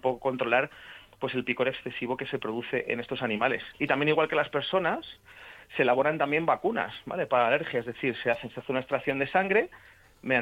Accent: Panama; born there

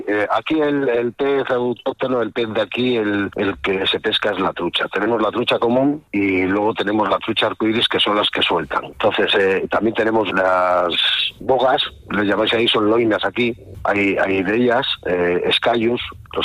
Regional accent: Yurreta, Basque Country, Spain; Tenemos en el río Ibaizábal, el de Yurreta, que yo soy de Yurreta.

